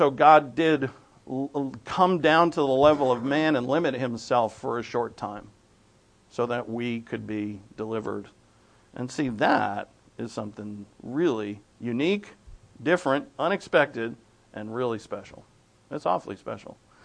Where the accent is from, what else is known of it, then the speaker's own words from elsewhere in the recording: New England, United States; accent: New England; we conclude that we're so wicked smart, if I may use my New England accent.